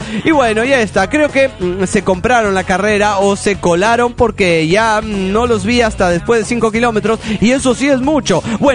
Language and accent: Spanish; Nayarit, Mexico; de Tepiña, Yarit, México.